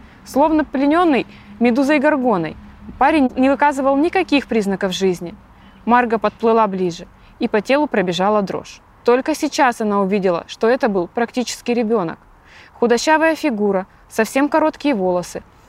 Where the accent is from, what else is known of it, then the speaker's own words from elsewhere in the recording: Novosibirsk, Novosibirsk Oblast, Russia; Я писатель из Новосибирска.